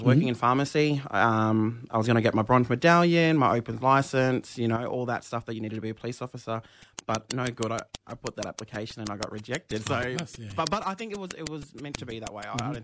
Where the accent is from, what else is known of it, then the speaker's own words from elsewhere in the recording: Hervey Bay, Queensland, Australia; now in Brisbane, Australia; Grew up on Batchelor Country in Hervey Bay, beautiful part of the world.